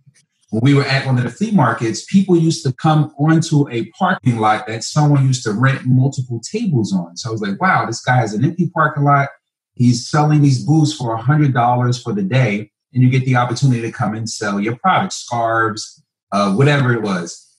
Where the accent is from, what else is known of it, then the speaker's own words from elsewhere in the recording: New Jersey, United States; because I'm from North New Jersey, which is a rough area, but it taught me adversity